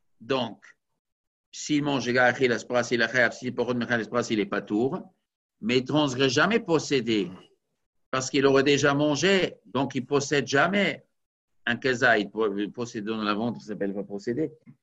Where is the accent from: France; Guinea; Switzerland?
Switzerland; Non, moi, je suis suisse.